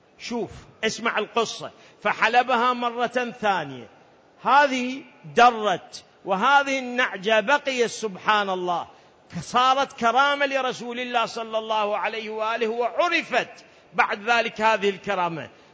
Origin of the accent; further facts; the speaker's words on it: Iraq; accent: Iraqi; احنا بلهجتنا العراقية نسميه عاقول.